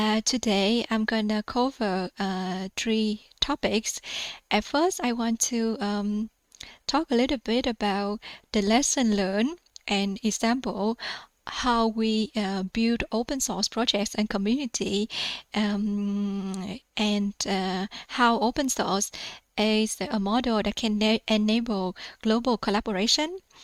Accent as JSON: {"language": "English", "country": "Vietnam", "tie": "born or raised there", "said": "I was born and raised in Vietnam."}